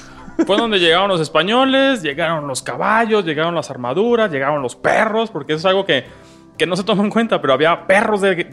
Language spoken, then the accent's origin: Spanish; Mexico; Todos esos mitos que como buen mexicano nos metieron.